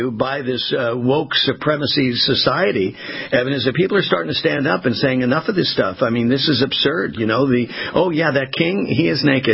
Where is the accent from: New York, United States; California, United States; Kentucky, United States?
California, United States; Port Hueneme; I grew up on the coast in Port Hueneme, California, small little community in Ventura County